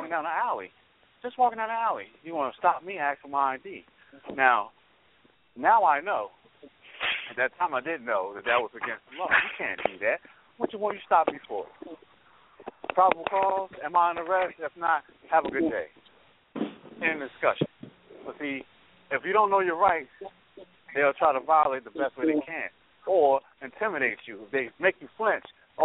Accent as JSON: {"language": "English", "region": "Virginia", "country": "United States", "said": "You know, I'm from Virginia, so you got, you know, the good old white boy cops and stuff like that."}